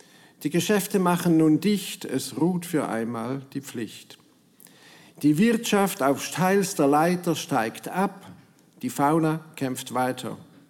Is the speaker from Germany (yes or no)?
no; St. Gallen, Switzerland; accent: St. Gallen dialect; now in Bern, Switzerland; Ich bin am Bodensee aufgewachsen, wohne aber in Bern, schreibe aber eben auch nebst hochdeutschen Gedichten Gedichte im St. Galler Dialekt.